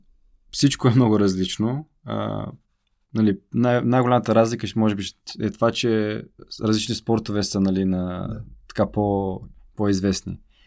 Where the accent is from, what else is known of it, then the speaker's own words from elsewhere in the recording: United States; also born or lived in Bulgaria; аз се чувствам като българин, въпреки че там съм израснал от 7 годишна възраст съм в щатите. Аз не мога да си представя да се състезавам за друга държава. Доста често се прибирам в България